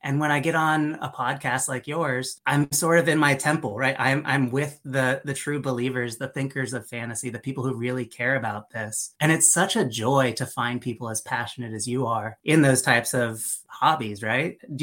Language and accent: English; Alaska, United States; I grew up in Alaska. So there isn't a lot going on in the town that I grew up in. There were 800 people. It was 100 miles to the next town.